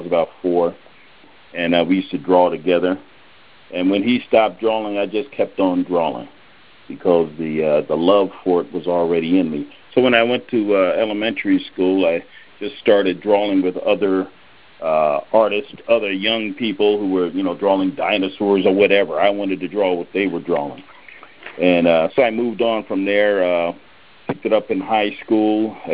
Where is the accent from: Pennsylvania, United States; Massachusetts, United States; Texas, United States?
Pennsylvania, United States; Exton; I'm from Exton, Pennsylvania.